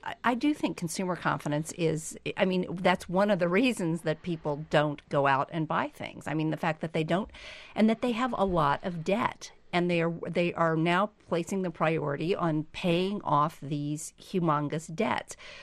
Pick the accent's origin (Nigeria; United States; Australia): United States; Texas; I'm the Texan on the panel here